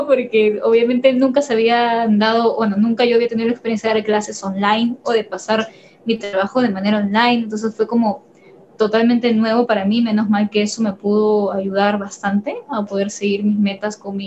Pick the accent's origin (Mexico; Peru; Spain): Peru; yo soy, como dijeron aquí, yo soy de Perú.